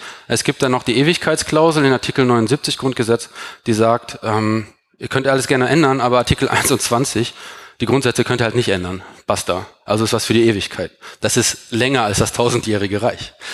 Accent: North Rhine-Westphalia, Germany; Und in Nordrhein-Westfalen, da wo ich herkomme

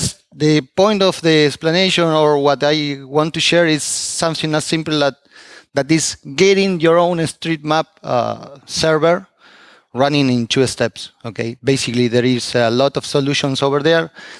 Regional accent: Argentina; from Argentina.

